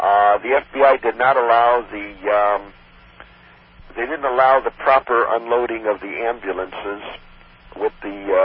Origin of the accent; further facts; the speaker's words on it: Chicago, Illinois, United States; Since it happened in my hometown of Chicago, we took great interest in this.